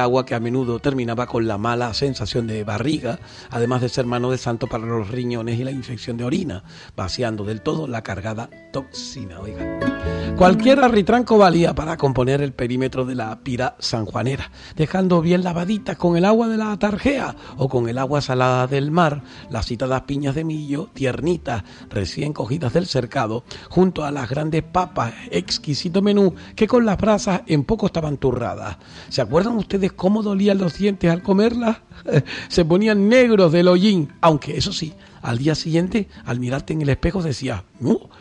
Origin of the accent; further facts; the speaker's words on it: Canary Islands, Spain; estamos entre América, África y, oiga, Europa. Somos canarios, oiga.